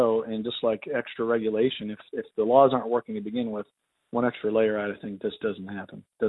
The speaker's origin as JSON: {"language": "English", "town": "Houston", "region": "Texas", "country": "United States", "tie": "born or raised there", "lives_now": "Austin, United States", "said": "I'm in Austin, Texas. I grew up in Houston."}